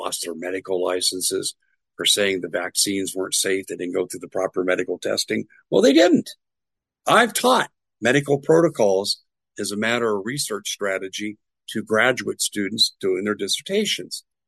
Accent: Arizona, United States; Let me speak to what's happened in my home state in Arizona

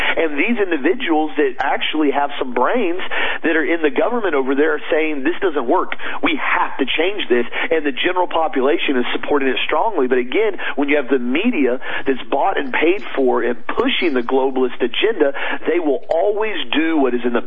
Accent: Florida, United States; First off, I'm a Floridian. Right. I was born and raised in Florida.

